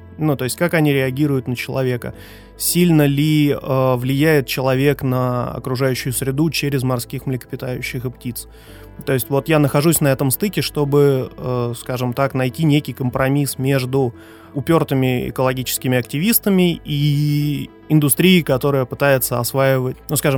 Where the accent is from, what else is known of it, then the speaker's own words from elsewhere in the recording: Chukotka Autonomous Okrug, Russia; я сам родом с Чукотки, ну, можно сказать, с самого детства пошло, то есть я рос в Арктике, я родился в Арктике, я жил среди серых китов, моржей, тюленей, морских зайцев